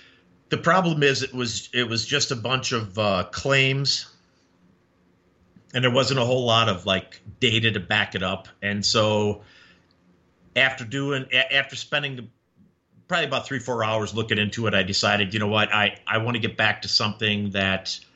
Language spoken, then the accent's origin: English; Indiana, United States; also born or lived in Chicago, Illinois; So, for those who know me, you know, I grew up in Northwest Indiana / the South Side of Chicago.